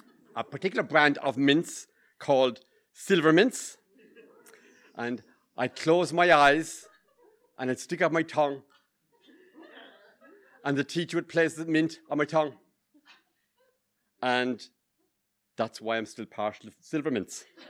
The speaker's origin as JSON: {"language": "English", "town": "Cork", "region": "Munster", "country": "Ireland", "tie": "born or raised there", "said": "Long, long ago, in 1971, when I was 6 years old, growing up in Cork, I made my first Holy Communion."}